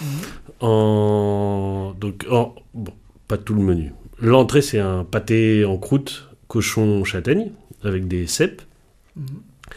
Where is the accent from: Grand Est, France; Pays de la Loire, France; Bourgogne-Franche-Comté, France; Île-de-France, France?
Île-de-France, France; Paris; un peu comme moi j'ai grandi à Paris, on pouvait acheter des marrons chauds